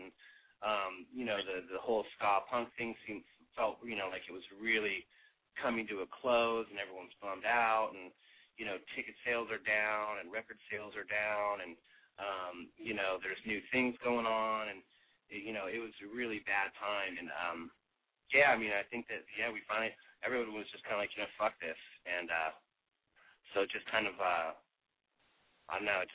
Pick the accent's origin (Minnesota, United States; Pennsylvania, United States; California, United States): California, United States; San Diego; and we're from San Diego